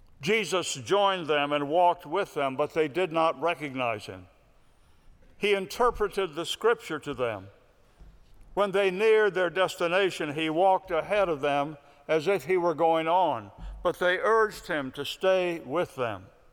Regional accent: Pensacola, Florida, United States; I remember going to a new school for the eighth grade in my hometown of Pensacola, Florida, in Florida's Panhandle, a deep South culture where many boys and girls had double names

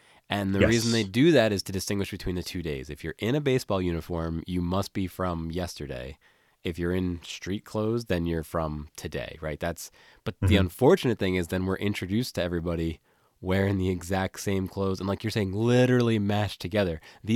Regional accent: New Jersey, United States; growing up in New Jersey, the hot summers, that sound, I associate it with it.

